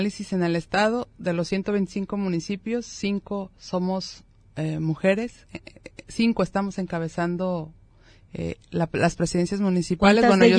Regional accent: Talpa de Allende, Jalisco, Mexico; also born or lived in Guadalajara; yo soy originaria de Talpa de Allende, inicié estudiando obviamente primaria y secundaria en mi municipio, salí de Talpa a estudiar la preparatoria y la universidad en Guadalajara, porque en ese tiempo en nuestro municipio no teníamos preparatoria

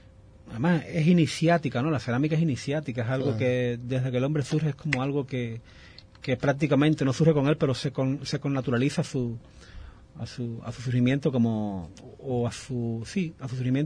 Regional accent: Camagüey, Cuba; born there; Camagüey, una ciudad que es como en la provincia más grande de Cuba, que es en el centro de la isla, y que fue donde yo nací.

